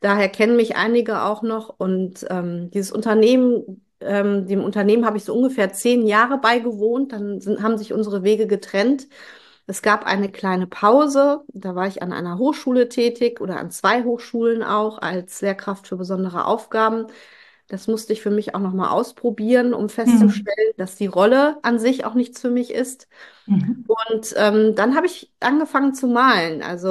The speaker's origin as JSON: {"language": "German", "town": "Kiel", "region": "Schleswig-Holstein", "country": "Germany", "tie": "born or raised there", "lives_now": "Witten, Germany", "said": "Also ich bin in Kiel geboren, genau."}